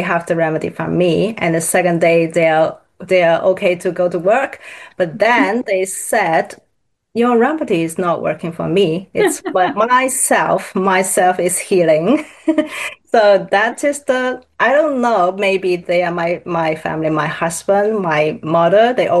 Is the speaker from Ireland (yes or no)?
no; Hong Kong; English is a second language; moved away; especially I came from Hong Kong